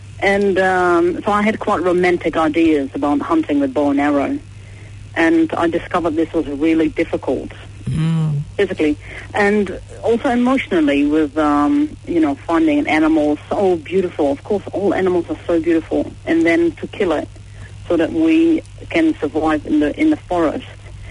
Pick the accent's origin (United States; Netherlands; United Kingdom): Netherlands; So I grew up in Holland, we grew up with central heating and whatnot.